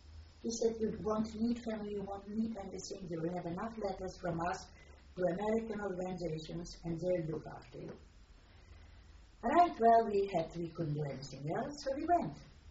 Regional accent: Poland; I'm from Poland, and all six of us said to Poland.

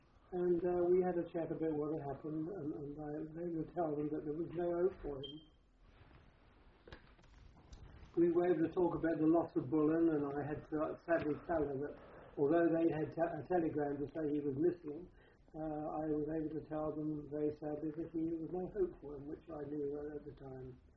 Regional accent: Ashford, South East England, United Kingdom; a townie of mine, because I came from Ashford.

